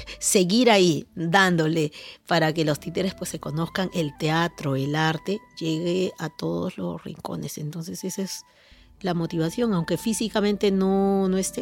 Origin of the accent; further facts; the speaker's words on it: Peru; cuando estoy en mi país, cada vez que regreso, y los muchos años que me he dedicado a los títeres también en el Perú